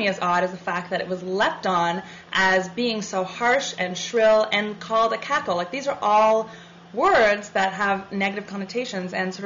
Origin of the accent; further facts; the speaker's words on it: Canada; I am Canadian. During the Clinton years, I was in Canada.